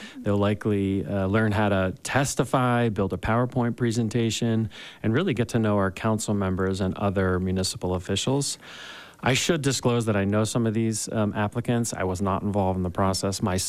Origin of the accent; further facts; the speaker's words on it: Boston, Massachusetts, United States; You know, I came from the Boston area, so the Boston Marathon or things like that.